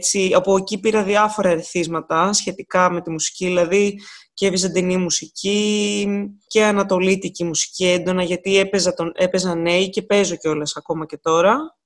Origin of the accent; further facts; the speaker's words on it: Athens, Attica, Greece; born there; Έχω γεννηθεί, αλήθεια είναι στην Αθήνα, αλλά η καταγωγή μου είναι από την Ήπειρο. Δηλαδή όλοι μου οι συγγενείς, παππούδες και τα λοιπά, έχω έτσι ιδιαίτερη σχέση με το χωριό μου.